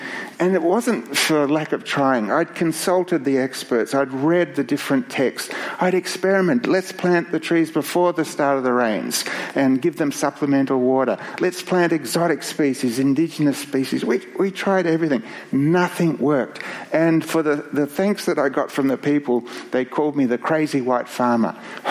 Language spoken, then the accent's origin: English; Myrtleford, Victoria, Australia; when I was a kid growing up in Myrtleford